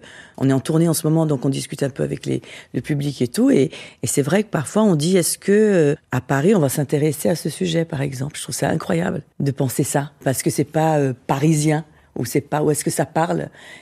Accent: Brazil; now in France; je vis plus au Brésil depuis très longtemps, j'ai quand même beaucoup de famille, j'y vais dès que je peux, mais je suis une Brésilienne en France quand même. Voilà, j'ai une éducation brésilienne. Avec une culture française.

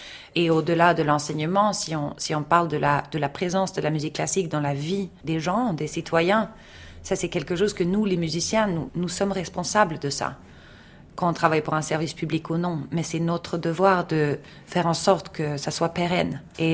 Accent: Sweden; j'ai grandi en Suède dans un univers, on va dire, très conscient politiquement.

